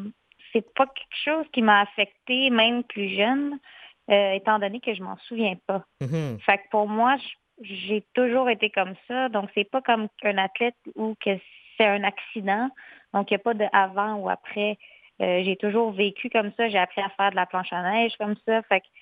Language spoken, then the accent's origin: French; Saint-Sauveur, Quebec, Canada; En fait, moi, je viens de Saint-Sauveur, puis j'ai 20 ans.